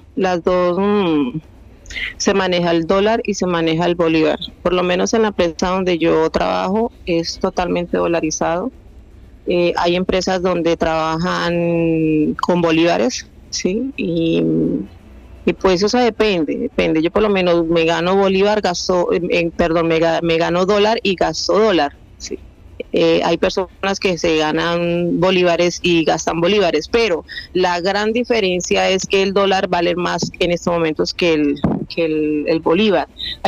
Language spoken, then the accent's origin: Spanish; San José del Guaviare, Guaviare, Colombia; Yo soy de San José del Guayare.